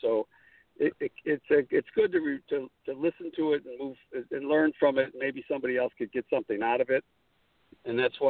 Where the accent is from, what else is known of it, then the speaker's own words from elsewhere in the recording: Buffalo, New York, United States; born there; Well, I was born in Buffalo, New York, and I got my start booking bands in college.